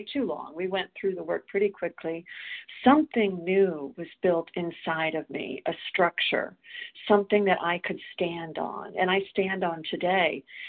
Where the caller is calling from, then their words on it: South Carolina, United States; I'm a recovered compulsive overeater, and I'm calling from South Carolina.